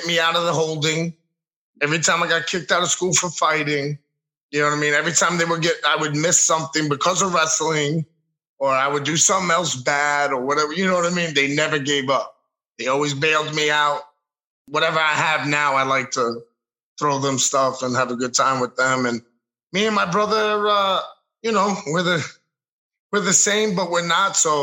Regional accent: Bronx, New York, United States; You know, when I growing up in the Bronx, and the apartment was my family right across the hallway was the Puerto Rican side.

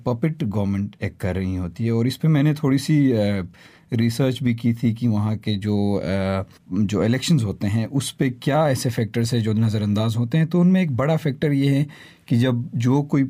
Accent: Gilgit-Baltistan, Pakistan; جب میں اپنے انٹروڈکشنز میں کہتا تھا کہ میں گلگت بلتستان سے ہوں

